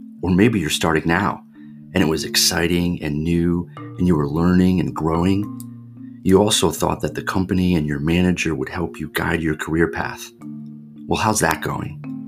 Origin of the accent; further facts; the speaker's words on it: Connecticut, United States; and I'm from Connecticut, I recognized a New Hampshire-ish accent